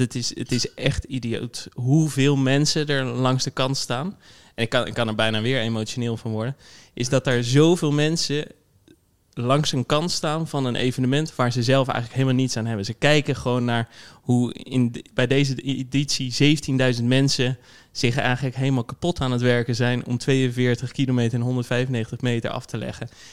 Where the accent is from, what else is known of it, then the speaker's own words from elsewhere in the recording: Rotterdam, South Holland, Netherlands; ik kom uit Rotterdam, ben hier opgegroeid. Ik werk nu in Rotterdam.